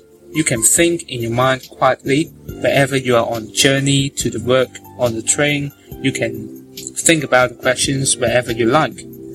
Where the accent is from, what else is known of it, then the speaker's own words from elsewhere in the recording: Hong Kong; first language Cantonese; English is a second language; In Hong Kong, since my mother language is Cantonese, there's usually not many chances for me to speak, English.